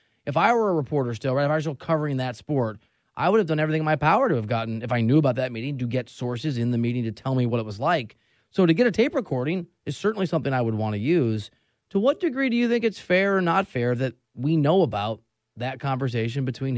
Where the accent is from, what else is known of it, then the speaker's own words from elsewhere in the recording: Iowa, United States; also born or lived in Missouri; I'm from Iowa and I went to Mizzou, right?